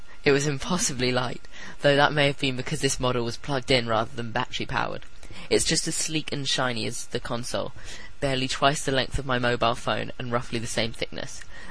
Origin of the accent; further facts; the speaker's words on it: East of England, United Kingdom; I'm from Essex, I'm 20, and I'm about to enter my final year of university